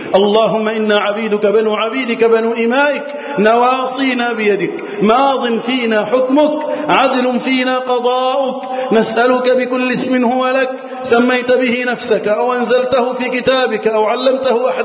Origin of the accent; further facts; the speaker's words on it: Egypt; وأن تحفظ بلدنا مصر وسائر بلاد